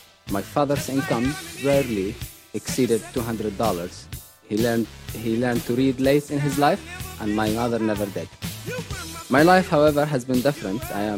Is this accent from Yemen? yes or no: yes; Musab, Yemen; I am from Musab, a remote village mountain in Yemen.